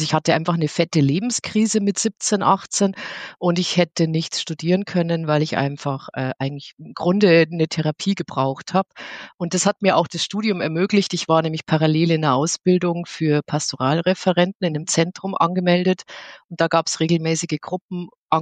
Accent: Bavaria, Germany; ich bin sehr behütet aufgewachsen in Niederbayern auf dem Land. Und wir sind sehr katholisch auch erzogen worden.

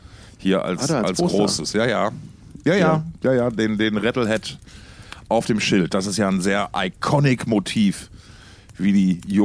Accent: North Rhine-Westphalia, Germany; Mir ist das egal, ich komme aus dem Ruhrpott und da ist das der Sensei.

